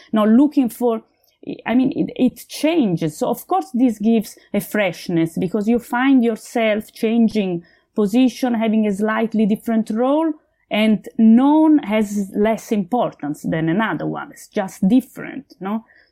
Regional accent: Florence, Tuscany, Italy; also born or lived in Berlin; in Berlin for a few years, but now I moved back to Florence, where my family lives. And let's say I know I'm from Florence, and I can see that is my home, Florence. But I feel that my life will fit in different towns. And I'm Italian.

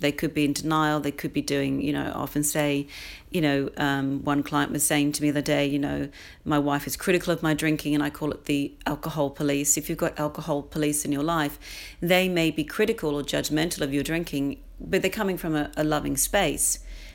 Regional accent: Australia; moved away as an adult; now in London, United Kingdom; I'm Australian, although I've lived in London for 22 years

